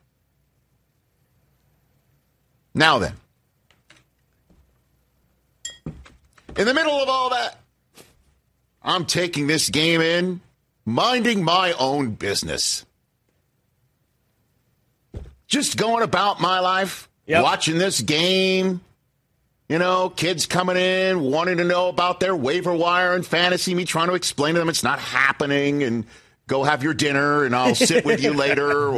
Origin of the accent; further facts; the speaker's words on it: United States; Comes out of New York, New Jersey, my hometown